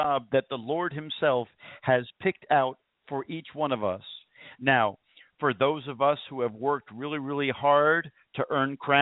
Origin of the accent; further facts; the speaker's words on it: the North, United States; But I am from the North. I'm a Yankee and I can't speak slower.